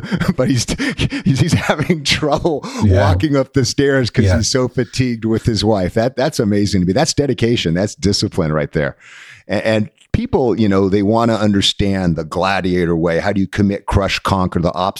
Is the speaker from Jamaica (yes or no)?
no; New England, United States; It's from, 'cause I'm from New England.